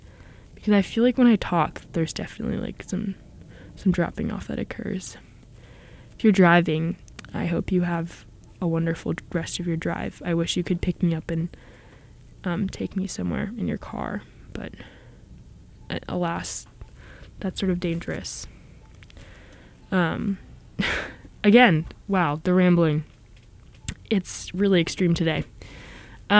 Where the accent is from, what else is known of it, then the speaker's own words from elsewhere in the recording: Philadelphia, Pennsylvania, United States; now in Somerville, United States; I don't have a car right now, and I usually have access to a car when I'm in Philly, my hometown, and it sucks.